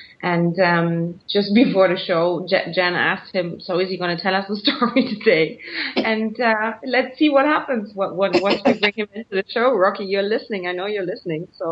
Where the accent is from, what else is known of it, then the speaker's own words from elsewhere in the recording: Hamburg, Germany; We have in Hamburg, the city that we're moving back to, actually, because it's my hometown, we have houseboats, like Amsterdam style.